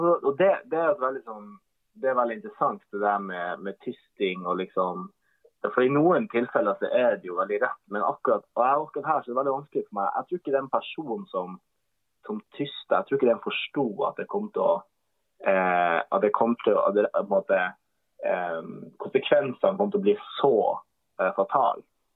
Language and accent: Norwegian; Tromsø, Troms, Norway; Nå er jeg hjemme i Tromsø, nå er liksom, de jo er på jobb, og liksom, nå bor jeg hjemme hos mamma og pappa